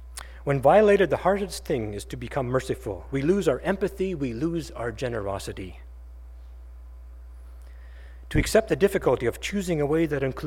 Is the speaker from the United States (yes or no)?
no; Canada; He detected my accent and started asking me about a few things about Canada.